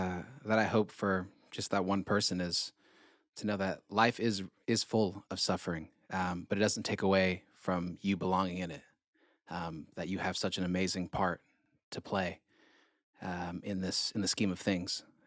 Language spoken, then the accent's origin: English; Monrovia, Montserrado, Liberia; now in United States; I live in Appalachia, so like that tail end down in Tennessee, and I'm from West Africa, Liberia, capital city, Monrovia.